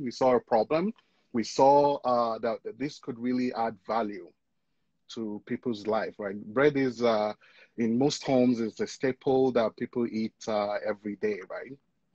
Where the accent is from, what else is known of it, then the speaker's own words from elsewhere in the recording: Nigeria; now in Canada; I'm a Nigerian Canadian.